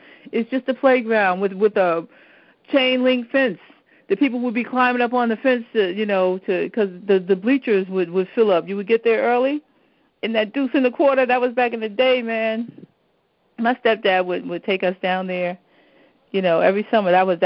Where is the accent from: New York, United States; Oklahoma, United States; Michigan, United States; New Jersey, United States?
New York, United States; but I remember when I grew up in New York.